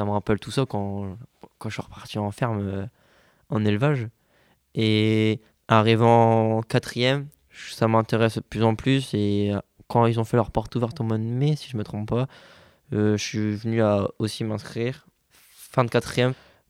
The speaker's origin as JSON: {"language": "French", "town": "Carnières", "region": "Hauts-de-France", "country": "France", "said": "j'ai 16 ans, je viens de Cambrai, exactement Carnières, c'est juste à côté."}